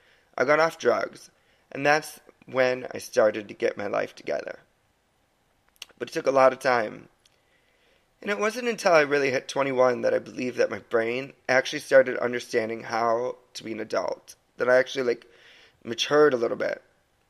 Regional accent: Port Washington, Wisconsin, United States; also born or lived in Grafton, Wisconsin; So, I was born in Port Washington, Wisconsin on March 17th, 1987. I was born to two wonderful parents … I'm the oldest of four. And We lived in Grafton for a short period of time, and I went to Grafton Elementary School

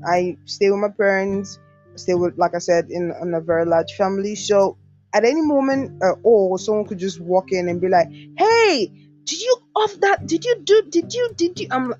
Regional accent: Nigeria; first language Igbo; English is a second language; I am an Igbo girl, and try as I might, my mother tongue will always, I mean, always forever internally be a part of me.

